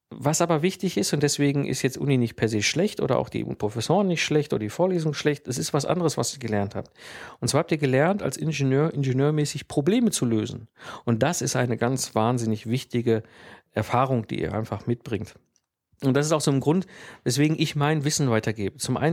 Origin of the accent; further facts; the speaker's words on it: Herdecke, North Rhine-Westphalia, Germany; ich bin ja ursprünglich aus dem Ruhrgebiet, bin dann von dort gependelt, komme aus Herdecke in der Nähe von Dortmund